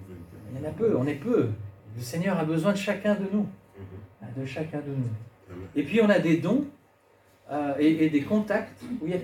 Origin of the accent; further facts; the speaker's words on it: Romandy, Switzerland; moi, je viens de Suisse romande, hein, vers Genève.